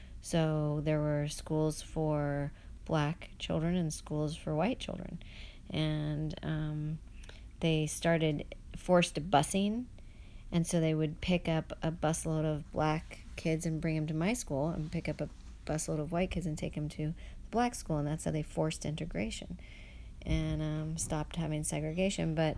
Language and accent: English; Kansas, United States; I grew up in Kansas. Have you heard of that? It's in the middle of the country.